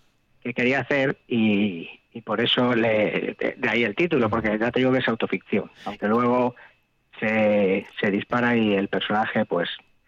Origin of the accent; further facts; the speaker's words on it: Almorós, Castilla-La Mancha, Spain; Te cuento, mira, hay un pueblo de Toledo que se llama Portillo, yo soy de Almorós.